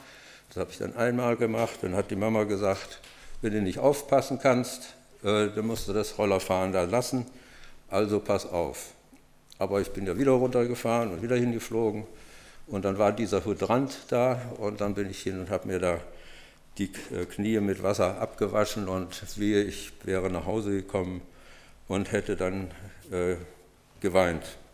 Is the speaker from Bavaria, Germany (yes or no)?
yes; Bayreuth, Bavaria, Germany; also born or lived in Silesia / Saxony; Und ich bin ja im Krieg groß geworden, 1941 geboren und dann von Schlesien über Sachsen nach Bayreuth gelangt.